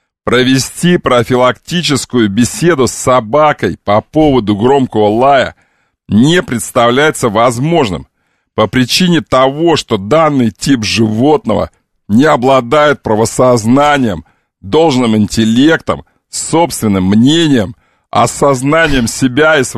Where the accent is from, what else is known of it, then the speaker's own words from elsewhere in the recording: Irkutsk, Irkutsk Oblast, Russia; Я не знаю, вы знаете, что я иркутянин.